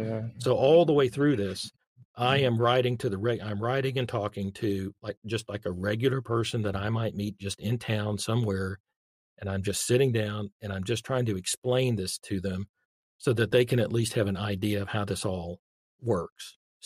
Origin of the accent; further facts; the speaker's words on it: Arkansas, United States; that somebody in Arkansas not that being from Arkansas is necessarily bad, but you know, it's not like I'm from Cambridge or Oxford or, you know, someplace that will quote already sounds smart.